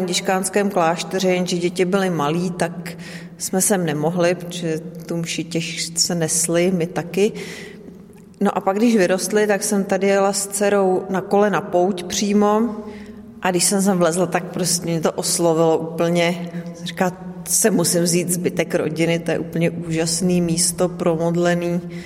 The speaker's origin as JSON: {"language": "Czech", "region": "Prague", "country": "Czechia", "said": "Tak já jsem vlastně jako dítě, protože jsem ze Stodulek, tak jsem jezdila kolem na kole s bráchou většinou"}